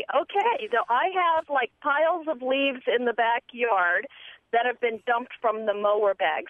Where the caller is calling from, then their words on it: Elkton, Maryland, United States; I am calling from Elkton, Maryland.